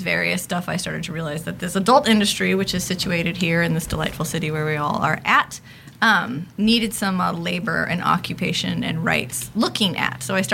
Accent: Los Angeles, California, United States; I am a sociologist, born and raised in Los Angeles. I have a PhD. I'm 36 years old

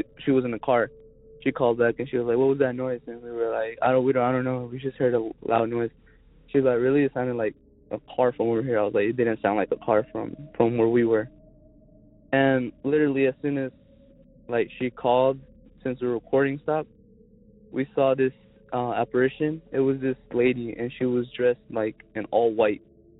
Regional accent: Zebulon, North Carolina, United States; I'm from Zebulon, North Carolina.

